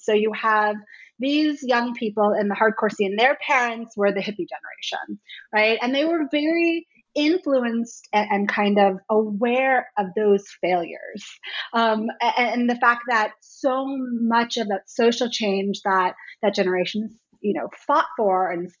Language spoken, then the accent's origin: English; Fairfax, Virginia, United States; I grew up in Fairfax, Virginia, which is a suburb right outside of Washington, D.C.